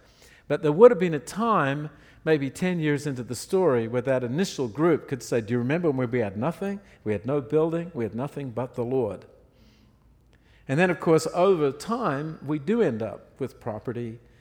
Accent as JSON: {"language": "English", "country": "New Zealand", "said": "I'm a New Zealander. Our economy was not affected much by those things."}